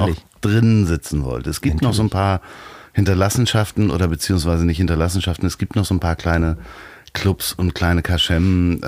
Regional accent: Pinneberg, Schleswig-Holstein, Germany; Ich komme aus Pinneberg

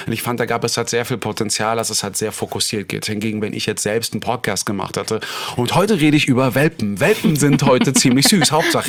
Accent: Berlin, Germany; für mich als Berliner

